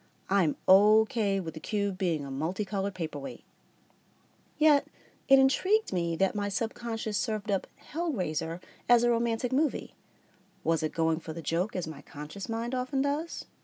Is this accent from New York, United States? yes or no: yes; New York City, New York, United States; I grew up in New York City.